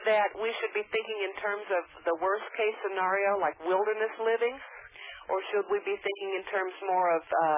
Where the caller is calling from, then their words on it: Oklahoma, United States; Oklahoma.